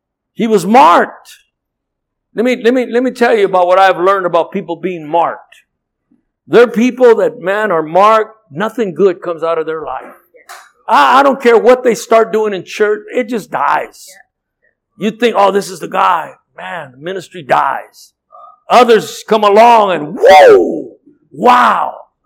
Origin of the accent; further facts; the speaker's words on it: Compton, California, United States; born there; Shoot, all I know, Piru, I was born in Compton, folks.